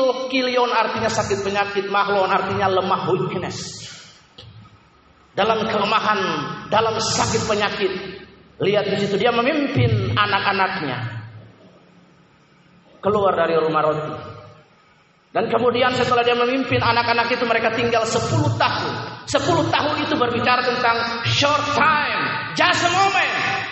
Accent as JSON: {"language": "Indonesian", "town": "Ambon", "region": "Maluku", "country": "Indonesia", "said": "Orang Indonesia Timur itu Kupang, NTT, Ambon, saya Ambon"}